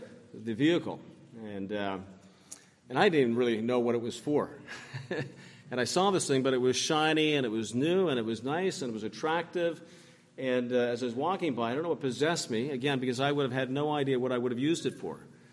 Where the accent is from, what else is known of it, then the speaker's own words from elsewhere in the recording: Canada; I was raised growing up in the Anglican Church in Canada here, and I wasn't a Christian, but we had Christian values and morals to a certain degree in our household.